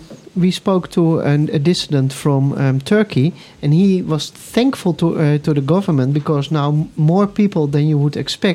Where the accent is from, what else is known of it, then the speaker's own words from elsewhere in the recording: Netherlands; English is a second language; Okay, now I'm from the Netherlands.